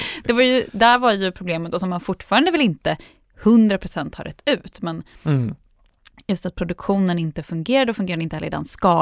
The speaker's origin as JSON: {"language": "Swedish", "town": "Västerås", "region": "Västmanland County", "country": "Sweden", "said": "Jag som västeråsare har ju varit ganska läst mycket om det här"}